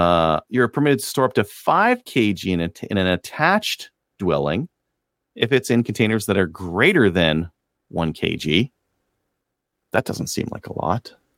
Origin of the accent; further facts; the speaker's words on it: Canada; because I'm Canadian, you know, heck with us.